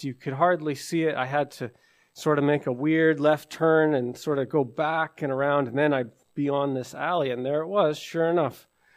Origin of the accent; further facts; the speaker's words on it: British Columbia, Canada; I'm not from Newfoundland. I'm from British Columbia, and I've come a long ways and a long journey, which has taken many years, eight, maybe even going on 10. I became a Christian in 2011.